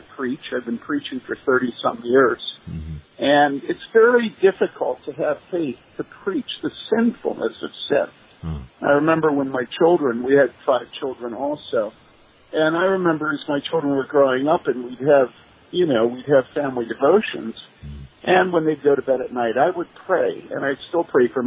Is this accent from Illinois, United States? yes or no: yes; Wheaton, Illinois, United States; And I think when I was growing up in Wheaton, it showed up with fornication.